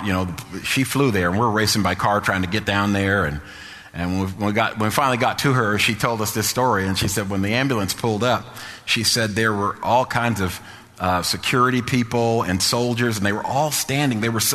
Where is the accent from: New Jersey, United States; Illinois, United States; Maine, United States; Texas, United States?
New Jersey, United States; I'm from Jersey. We were playing out in Lehigh Valley.